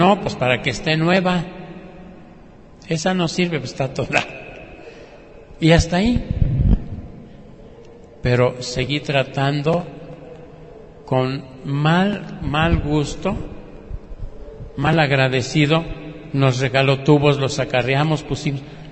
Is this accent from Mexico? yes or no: yes; Michoacán, Mexico; yo como buen michoacano soy aguacatero.